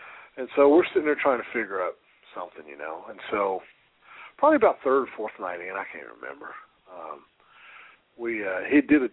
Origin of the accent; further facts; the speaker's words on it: Nashville, Tennessee, United States; I grew up here in Nashville as a Larry Bird fan, okay? So grew up here in Nashville as a Larry Bird fan.